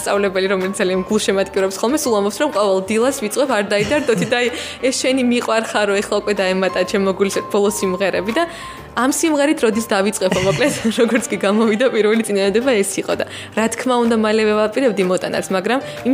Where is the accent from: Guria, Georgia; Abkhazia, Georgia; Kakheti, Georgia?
Guria, Georgia; ამიტომ არის რომ რაღაც გურული ვარ და გურული სიჩქარეც წელს ესე